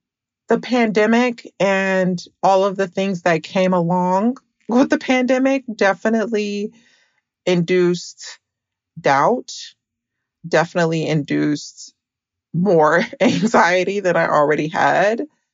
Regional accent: Atlanta, Georgia, United States; I am from Atlanta.

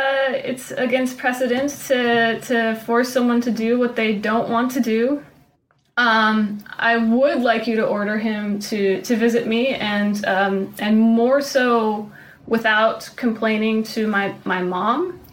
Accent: Seattle, Washington, United States; I grew up in Seattle itself.

